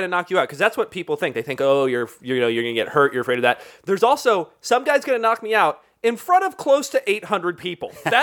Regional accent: Berkeley, California, United States; he beat the living fuck out of me in my hometown in Berkeley, in front of my friends

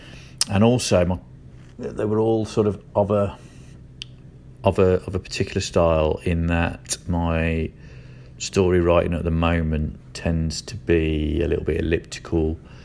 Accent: Birmingham, West Midlands, United Kingdom; I'm a writer from Birmingham.

